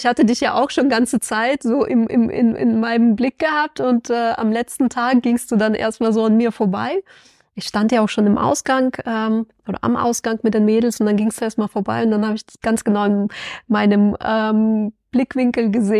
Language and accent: German; Hesse, Germany; Sag ich, naja, aus der Nähe von Frankfurt.